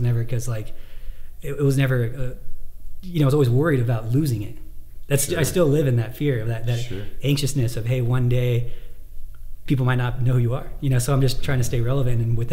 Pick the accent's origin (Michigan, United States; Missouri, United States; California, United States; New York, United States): California, United States; I am from California.